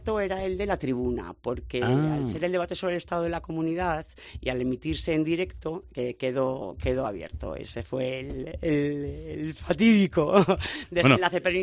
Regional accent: Coreses, Castile and León, Spain; esa frase la utilizamos mucho y en coreses, en mi pueblo también.

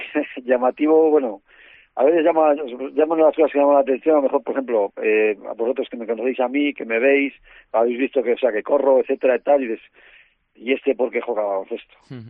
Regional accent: Asturias, Spain; also born or lived in Palencia; Estuve 2 años en Asturias, volví a Palencia, y estuve una temporada de nuevo en Palencia y después me regresé a Asturias. Y en Palencia a la vez he jugado contra ellos otros 2 años, jugando como asturiano contra Palencia.

